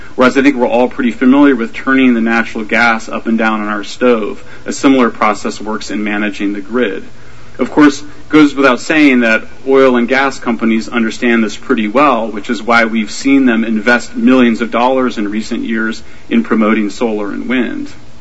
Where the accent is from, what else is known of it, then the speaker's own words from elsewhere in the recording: California, United States; In my home state of California, we've been stuffing a lot of natural gas into the side of a mountain